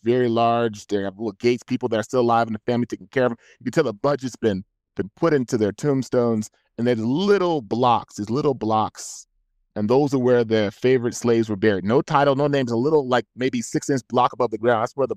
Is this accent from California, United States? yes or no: yes; California, United States; I'm from California, so this is blowing my mind.